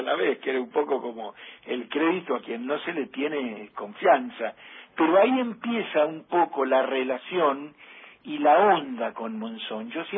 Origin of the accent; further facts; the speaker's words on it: Mercedes, Buenos Aires Province, Argentina; Ya te digo, nosotros somos de Mercedes, y sobre todo para el turismo de carretera, era una región donde todo nos quedaba cerca.